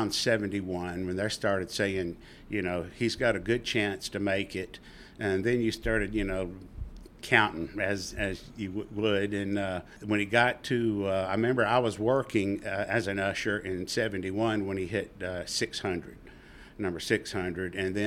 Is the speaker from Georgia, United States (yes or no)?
yes; Atlanta, Georgia, United States; I grew up in Atlanta. I was born here.